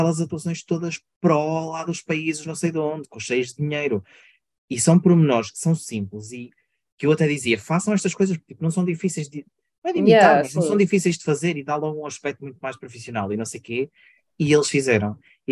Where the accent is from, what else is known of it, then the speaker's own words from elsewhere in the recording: Portugal; em princípio nós somos portugueses ouvindo-nos e em Portugal é legal fazer esse tipo de coisas